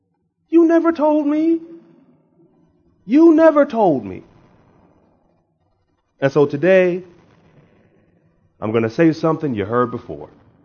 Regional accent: Harrisburg, Pennsylvania, United States; Born and raised in Harrisburg, Pennsylvania, to … I'm the youngest of three sons.

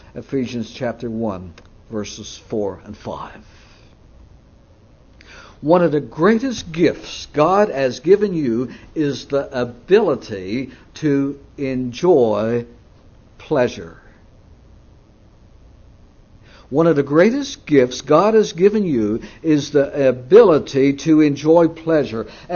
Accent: Newfoundland and Labrador, Canada; I remember as a young boy growing up in Newfoundland, Canada, we were in a little fishing outport. There was no roads back in the early 50s.

